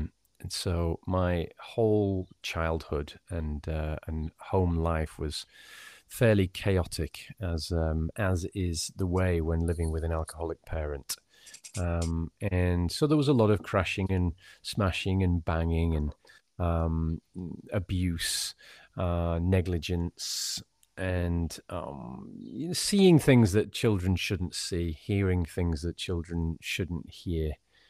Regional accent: Yorkshire and the Humber, United Kingdom; also born or lived in Switzerland / London; I'm originally from Yorkshire in the United Kingdom, in the country of England, and I've been around a bit. I'm 47 now, spent a few years living in Switzerland, and in recent years I left England in, I was in London for 4 years

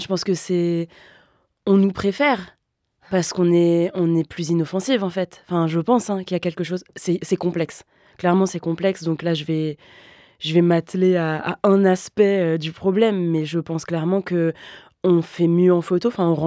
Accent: Versailles, Île-de-France, France; Moi, j'ai grandi à Versailles de 0 à 10 ans.

